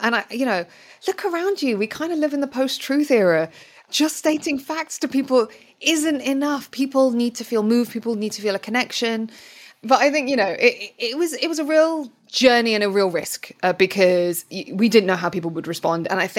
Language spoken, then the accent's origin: English; United Kingdom; I'm British, but my parents are Arab.